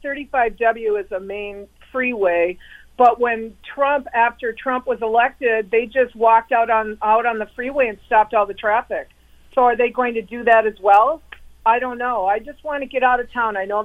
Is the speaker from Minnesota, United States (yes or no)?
yes; Minnesota, United States; Hi, I'm from Minnesota. I live about 10 miles from the Brooklyn Center Police Station.